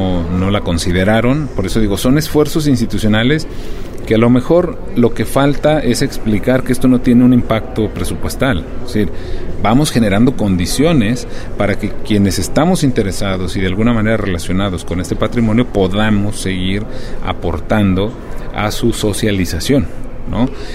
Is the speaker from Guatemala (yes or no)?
no; Mexico